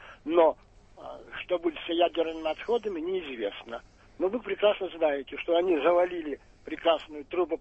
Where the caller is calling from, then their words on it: Moscow, Russia; из Москвы.